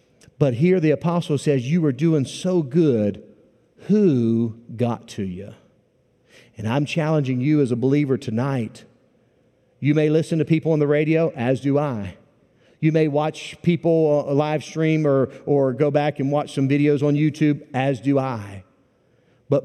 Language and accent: English; Wheeling, West Virginia, United States; born there; When I grew up, I was born rather in Wheeling, West Virginia, and up in that area, as down here as well.